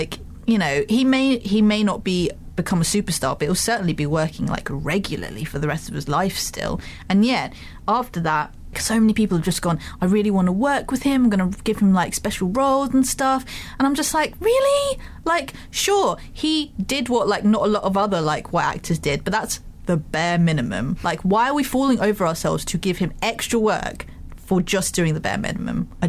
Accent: Malaysia; And I get quite a lot of questions of like, where are you from? Oh yeah, no, my wife's from there as well. And I'm just like, that's really not relevant. Can I get off the phone now? So there was this one instance where this guy was just like, oh my God, my wife's also from Malaysia.

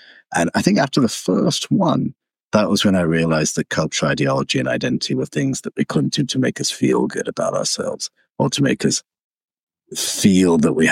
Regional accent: United Kingdom; accent: British; they're going to judge me by my accent as, you know, British, whatever.

